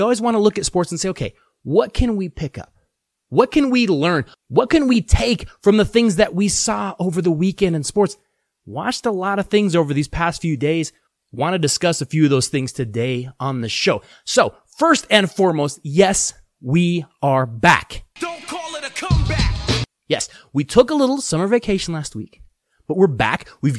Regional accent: Colorado, United States; I am from Colorado. I am born, bred, raised in Colorado. That's what I know. Not that we don't get some heat here in the Rocky Mountain region.

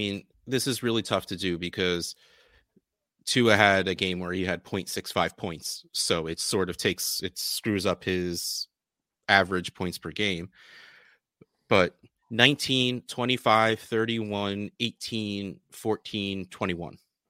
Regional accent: New Jersey, United States; I mean, dude, I grew up in New Jersey from my dad, who's from Brooklyn.

